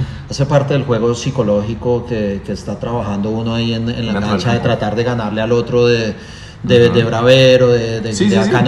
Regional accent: Bogotá, Colombia; Yo soy de acá de Bogotá, de un barrio popular del Policarpa, y eso es como en la selva, sobrevive el más fuerte

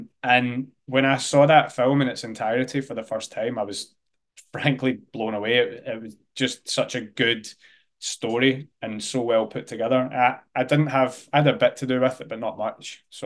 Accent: Glasgow, Scotland, United Kingdom; I'm from Glasgow, and if you're an athletic person in Glasgow, you play football and that's it.

